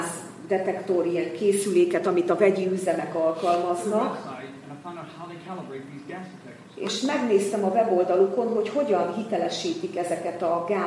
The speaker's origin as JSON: {"language": "Hungarian", "region": "Michigan", "country": "United States", "tie": "born or raised there", "said": "mikor gyerek voltam, én a Michigan tónál nőttem fel."}